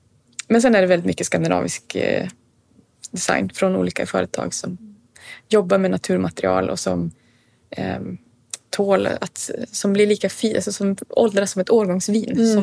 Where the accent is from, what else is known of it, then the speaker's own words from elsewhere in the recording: Norrland, Sweden; och jag kommer ju från Norrland. Där är det mörkt väldigt stora delar av året.